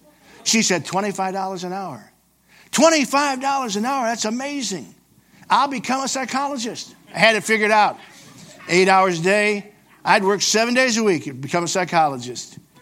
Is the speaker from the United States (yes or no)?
yes; Cleveland, Ohio, United States; I moved from West Virginia, went back to my hometown of Cleveland, then down to Columbus, Georgia, Phoenix City, Alabama.